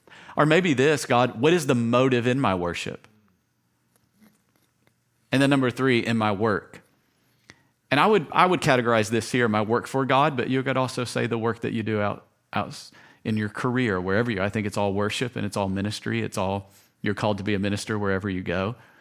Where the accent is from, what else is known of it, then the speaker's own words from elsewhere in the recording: Tennessee, United States; I'm from Tennessee, guys.